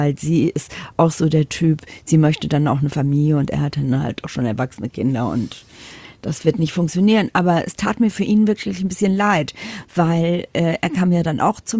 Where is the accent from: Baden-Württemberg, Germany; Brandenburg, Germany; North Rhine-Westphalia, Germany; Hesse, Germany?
North Rhine-Westphalia, Germany; Düsseldorf; Ich bin aus Düsseldorf. arabischer Abstammung, und ich spreche natürlich Deutsch.